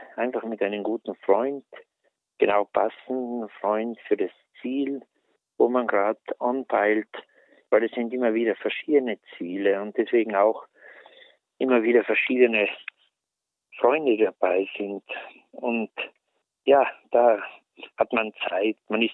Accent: Trentino-Alto Adige, Italy; Ich bin ja selber geboren in Südtirol, ziemlich abseits in einem Tal auf einem Bergbauernhof.

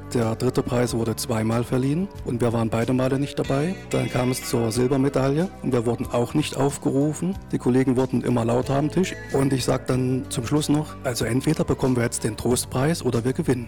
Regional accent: Meura, Thuringia, Germany; Ich komme aus Meura.

